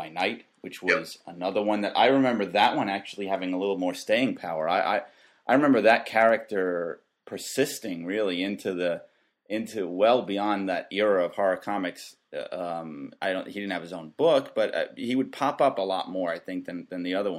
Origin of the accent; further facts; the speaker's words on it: Brooklyn, New York, United States; I love the fact that Danny Ketch was from Brooklyn, because I was from Brooklyn.